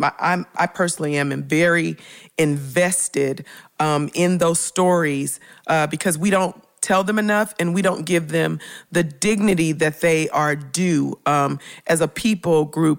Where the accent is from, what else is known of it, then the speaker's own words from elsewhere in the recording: Memphis, Tennessee, United States; My parents, I grew up in Memphis, Tennessee